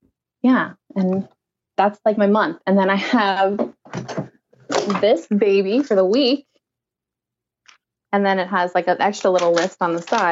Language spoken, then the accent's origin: English; New York, United States; born there; I was born in New York. And that's kind of a rule there, is that you have to be a Yankees fan.